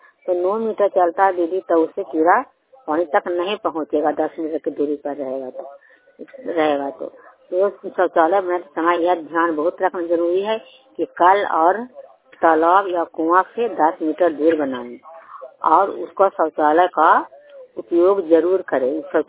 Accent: Anandpur, Bihar, India; ग्राम Anandpur post Madhopur थाना चंडी जिला नालंदा का निवासी हूँ।

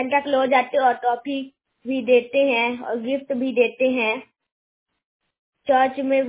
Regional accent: Siwan, Bihar, India; सिवान से।

